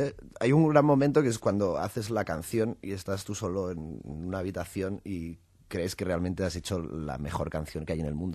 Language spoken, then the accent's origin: Spanish; Toledo, Castilla-La Mancha, Spain; now in Madrid, Spain; somos de Toledo. Bueno, yo en realidad vivo en Madrid. El resto de la banda vive en Toledo. Pero decimos que somos de Toledo